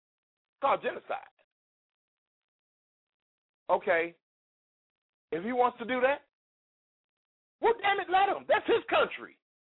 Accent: Chicago, Illinois, United States; I'm not just using Chicago as a reference because I'm from Chicago

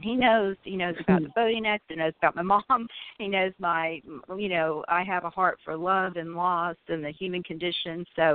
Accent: Alabama, United States; accent: Southern; also born or lived in California; I said, well, I have a Southern accent, but I'm originally from California, but I eat grits, and, you know, I've grown up in Alabama.

